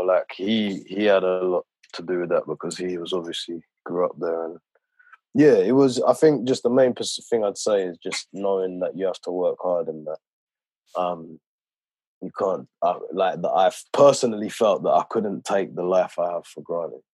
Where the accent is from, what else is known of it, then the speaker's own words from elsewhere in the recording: United Kingdom; than just being from the UK or just being around Europe